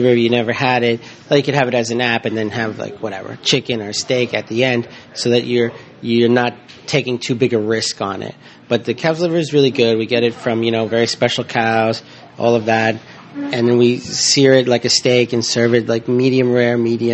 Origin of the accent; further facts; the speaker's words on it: New Jersey, United States; I am a Jersey boy. I grew up eating very simply and all of that.